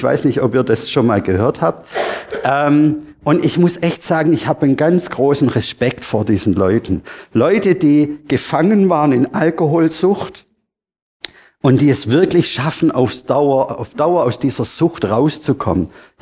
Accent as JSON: {"language": "German", "region": "Baden-Württemberg", "country": "Germany", "said": "Wisst ihr, ich bin Schwabe, ich weiß, wovon wir reden. Wir Schwaben"}